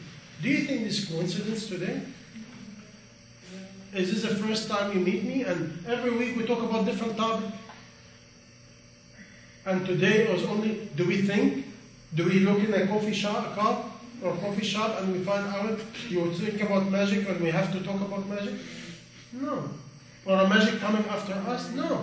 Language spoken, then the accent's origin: English; Pakistan; You see what happened also as a Pakistani? Pakistani and Indian and Bengali, with respect to you, we have to assume Jin behind everything.